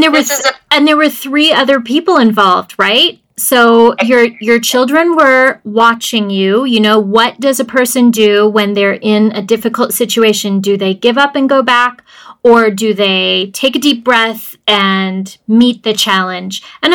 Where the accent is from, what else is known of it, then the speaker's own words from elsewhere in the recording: Richmond, Indiana, United States; How amazing and how lucky for the people of Richmond, Indiana, which is my hometown.